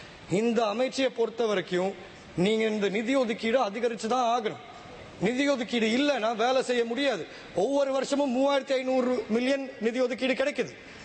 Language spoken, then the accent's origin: Tamil; Sri Lanka; நாங்களும் இலங்கையர்கள் தான்.